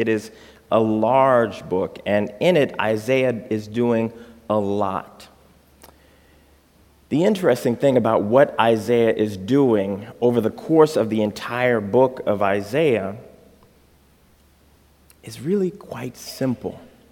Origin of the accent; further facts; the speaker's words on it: Texas, United States; also born or lived in Chicago; now in Holland, United States; all I could think about is I grew up in Texas